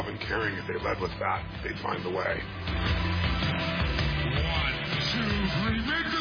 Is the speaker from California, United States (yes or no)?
yes; Azusa, California, United States; I'm a kid from Azusa, California, who did not have any certainty